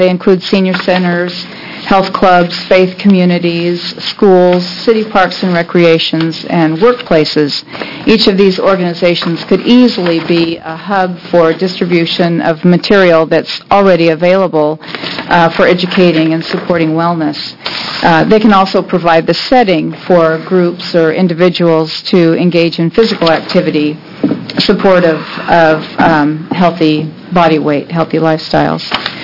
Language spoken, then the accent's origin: English; Albany, Oregon, United States; I'm from Albany